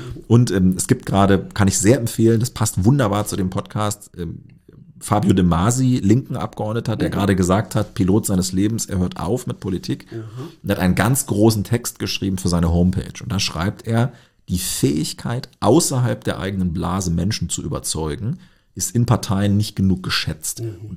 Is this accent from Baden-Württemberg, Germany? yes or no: no; Göttingen, Lower Saxony, Germany; Ich komme aus Göttingen, das ist eine Studentenstadt.